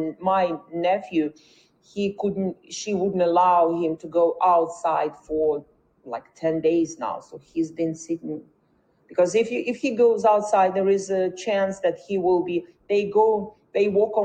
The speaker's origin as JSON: {"language": "English", "town": "Donetsk", "region": "Donetsk Oblast", "country": "Ukraine", "second_language": "English", "moved": "yes", "said": "I am from Donetsk. So in 2014, I left Donetsk because of that war. The first war incident in 2014, I had to leave Donetsk."}